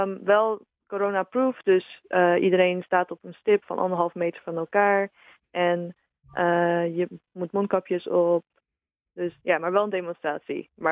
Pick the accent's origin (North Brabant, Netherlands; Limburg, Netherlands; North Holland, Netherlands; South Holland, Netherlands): South Holland, Netherlands; Rotterdam; Ik ben Rotterdammer, natuurlijk heel trots op de haven.